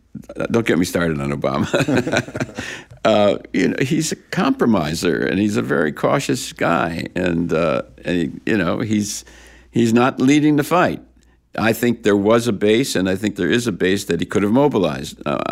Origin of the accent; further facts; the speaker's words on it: United States; Now, that's really interesting in America. I mean, you know, I was brought up in the Red Scare and the communists and Joe McCarthy and all that.